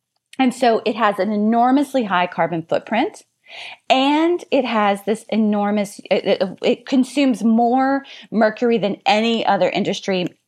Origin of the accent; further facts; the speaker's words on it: Louisiana, United States; including in my home state of Louisiana, those places have been declared Superfund sites